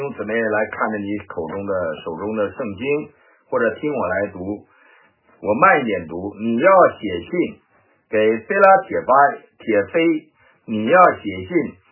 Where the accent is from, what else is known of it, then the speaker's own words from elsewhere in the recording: Heilongjiang, China; 这个黑龙江的，哎呦，这么多黑龙江老乡哎啊，所以为我们的家乡